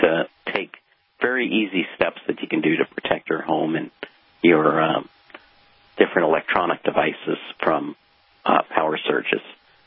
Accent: East Coast, United States; But I know when I grew up on the East Coast, Vince, I could pick up pretty much every country in Europe on shortwave

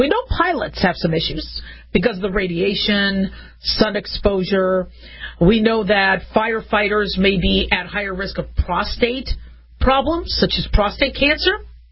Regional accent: Phoenix, Arizona, United States; also born or lived in Las Vegas / Los Angeles; I grew up in Vegas and Phoenix. I was born in L.A. And there was an earthquake when I was really young.

